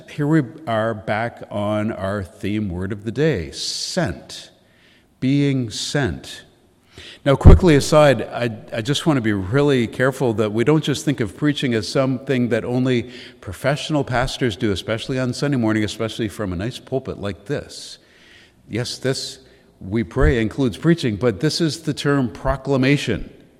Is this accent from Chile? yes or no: no; Toronto, Ontario, Canada; I'm from the Toronto area, and I thought I would just do what anyone else does, is I'm just going to move to Vancouver to go to this school.